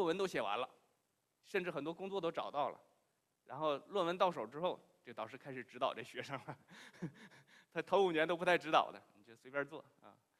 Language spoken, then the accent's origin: Chinese; Jiangsu, China; 我小时候是在这个江苏苏北长大，在那儿的时候，当地人管赚钱叫苦钱叫苦钱。